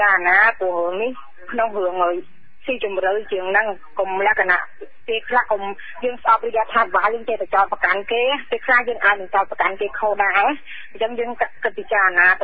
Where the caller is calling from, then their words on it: Kandal, Cambodia; ខ្ញុំមកពីខេត្តកណ្ដាល